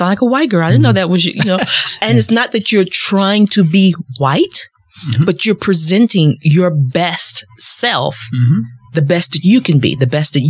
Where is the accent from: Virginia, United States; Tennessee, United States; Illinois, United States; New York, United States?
Illinois, United States; East St. Louis; you're from Chicago and I'm from East St. Louis.